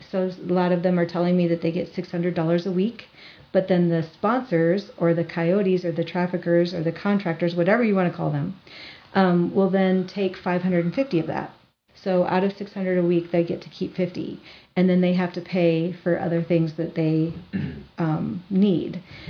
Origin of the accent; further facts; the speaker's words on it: Iowa, United States; up pops a slide with my hometown, town of 2,500 people in rural Iowa